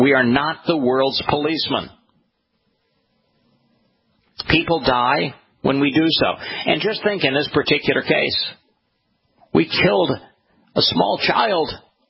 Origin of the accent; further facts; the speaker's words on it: United States; And as an American, it is illegal to pay the ransom.